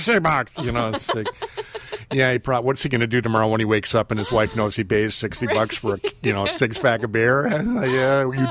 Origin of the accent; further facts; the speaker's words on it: Milwaukee, Wisconsin, United States; because I grew up in Milwaukee, for goodness sakes.